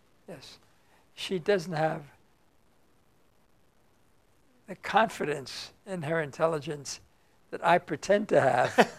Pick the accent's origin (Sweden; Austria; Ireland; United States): Austria; Vienna; Nothing. It changed her mind until I all of a sudden dropped that I was from Vienna.